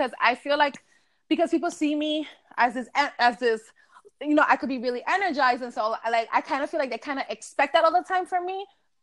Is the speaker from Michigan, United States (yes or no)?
no; Bronx, New York, United States; also born or lived in Yonkers; now in Pennsylvania, United States; Born and raised in the Bronx. Lived in Yonkers for a couple of years. Until like when I met Lewis, we stood in Yonkers. And now I am currently living in Pennsylvania.